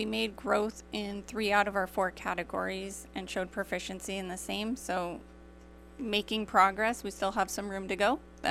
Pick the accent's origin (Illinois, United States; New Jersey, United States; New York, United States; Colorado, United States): Colorado, United States; Denver; also born or lived in Minnesota / Cleveland; I was from Denver, moved to Minnesota, then moved to Cleveland.